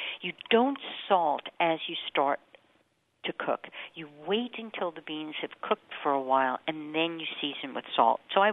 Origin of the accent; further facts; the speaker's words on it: United States; the driver will ask me where I come from and I'll say I'm American